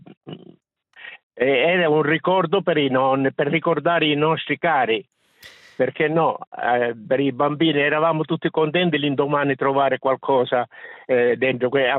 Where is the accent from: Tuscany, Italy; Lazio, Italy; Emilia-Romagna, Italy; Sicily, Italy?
Sicily, Italy; now in Switzerland; Guardi, io vengo dalla Sicilia, sono dalla Svizzera, in Svizzera dal 57.